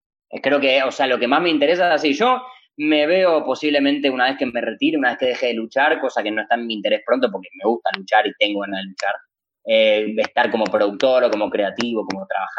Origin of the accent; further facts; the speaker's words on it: Buenos Aires, Argentina; yo Nací en Boedo, o sea, soy un chabón de barrio, ¿viste? Viví toda la vida en el barrio